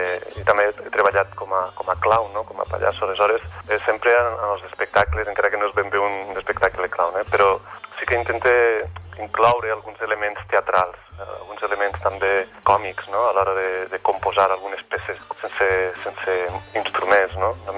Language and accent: Catalan; Benifairó de la Valldigna, Valencian Community, Spain; Soc valencià, soc d'un poble prop de Gandia, que es diu Benifairó de la Valldigna, a la comarca de la Safor.